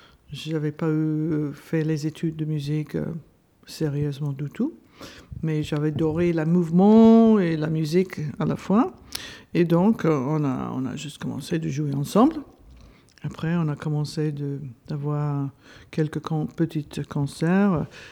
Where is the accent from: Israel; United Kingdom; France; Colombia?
United Kingdom; London; moved away as an adult; Et moi, j'ai grandi à Londres, en Angleterre, et je suis venue depuis avoir fait les études des beaux-arts.